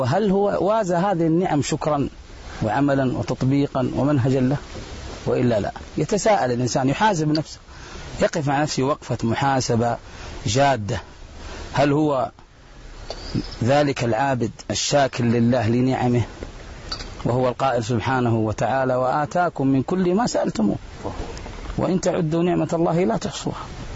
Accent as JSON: {"language": "Arabic", "town": "Medina", "region": "Medina Province", "country": "Saudi Arabia", "said": "ذلك الشايب اللي في المسجد عندنا في المدينة المنورة"}